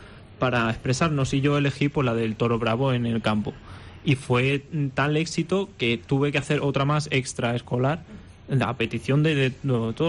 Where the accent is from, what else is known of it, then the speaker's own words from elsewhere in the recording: Olot, Catalonia, Spain; la de mi ciudad natal, que es Olot